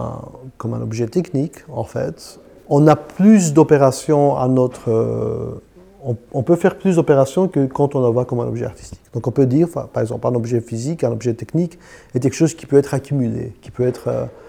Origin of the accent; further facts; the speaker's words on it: Greece; French is a second language; Le fait que je n'ai pas été né en Belgique, ni en France, et que je viens de la Grèce, d'un pays où la tradition de bande dessinée est inexistante